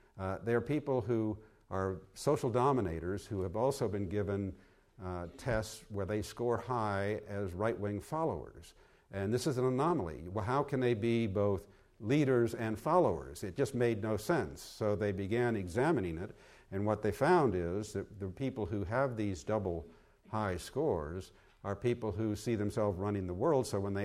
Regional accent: United States; notwithstanding the fact I'm an American.

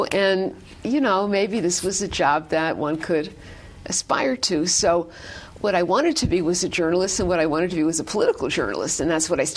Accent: New Haven, Connecticut, United States; also born or lived in New York City, United States; I was born in New York City. My parents moved out of New York City back to my father's hometown in New Haven, Connecticut, when I was a baby, so I grew up outside of New Haven.

